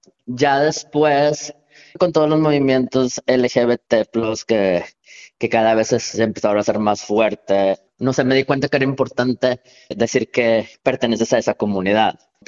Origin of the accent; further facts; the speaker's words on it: Mexico; ¿de dónde eres? Y ya yo le digo, de México